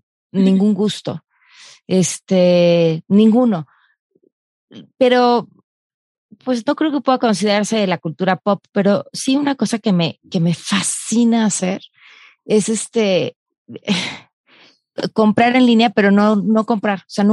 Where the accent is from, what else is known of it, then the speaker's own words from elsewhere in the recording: Mexico City, Mexico; En la Ciudad de México, de aquí, de toda mi vida, chilanga.